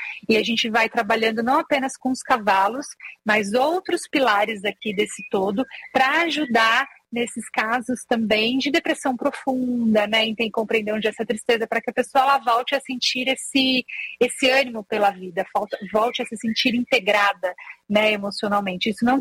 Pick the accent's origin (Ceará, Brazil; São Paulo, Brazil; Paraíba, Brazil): São Paulo, Brazil; Eu vim de São Paulo, eu sou paulistana.